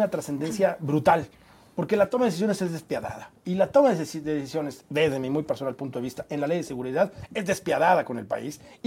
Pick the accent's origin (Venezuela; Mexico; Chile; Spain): Mexico; Los perjudicados somos los mexicanos que hoy no tenemos un fiscal.